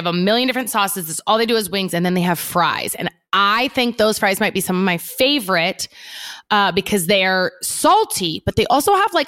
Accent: Oregon, United States; I mean, I know them as JoJo's, but I'm also from Oregon, so I don't know.

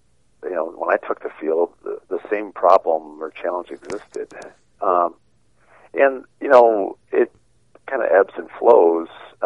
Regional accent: Wisconsin, United States; also born or lived in Seattle / Denver; Other than that, I grew up here in Wisconsin. I grew up as a Packer fan. I obviously played for Seattle. I lived outside of Denver.

